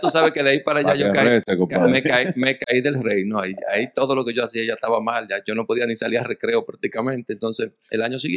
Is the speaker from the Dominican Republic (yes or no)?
yes; Dominican Republic; Yo me crié en Don Bosco.